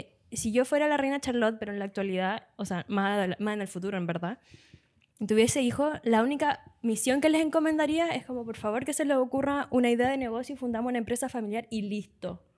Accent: Linares, Maule, Chile; De chiquitita, como yo soy de Linares, tenemos un patio allá.

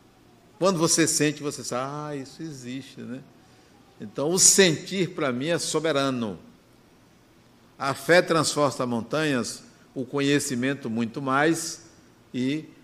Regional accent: Bahia, Brazil; born there; Por que que eu nasci numa cidade do interior, pobre, que só tinha uma rua e um estacionamento quando eu nasci

